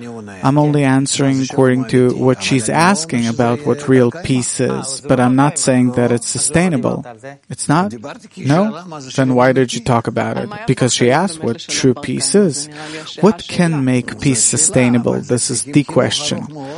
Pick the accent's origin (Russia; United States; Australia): Russia; But I'll tell you, I grew up in Russia.